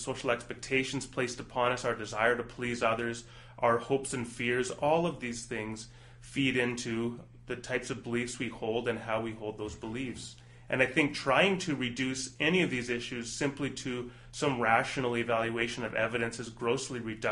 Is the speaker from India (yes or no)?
no; Canada; especially being a Canadian